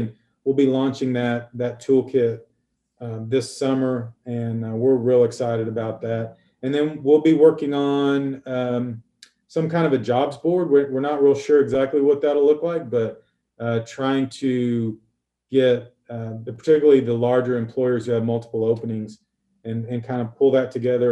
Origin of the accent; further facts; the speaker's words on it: Great Plains, United States; I grew up on the Great Plains, but yeah, it's unexpected, and the beauty of the Flint Hills is something to behold